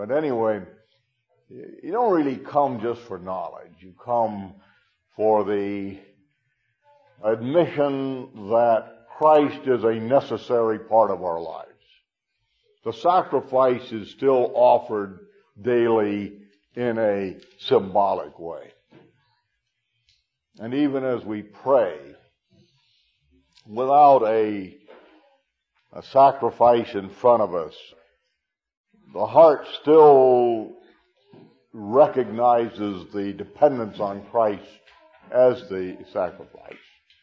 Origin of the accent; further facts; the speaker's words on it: Arkansas, United States; You didn't even know I came from Arkansas, probably, just a hillbilly. I don't wear a straw hat, but on the other hand, I am an Arkansas hillbilly.